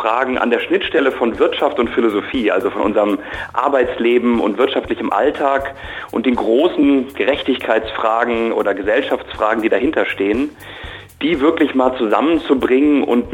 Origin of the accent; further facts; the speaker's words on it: Bonn, North Rhine-Westphalia, Germany; born there; ich bin in Bonn im Rheinland geboren, also gleich in der Nachbarschaft. Ich wohne da schon lange nicht mehr